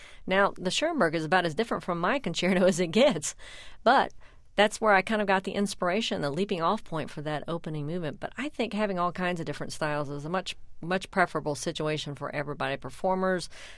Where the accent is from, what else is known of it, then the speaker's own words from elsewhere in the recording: United States; it just sounds like the music from my head, and I'm American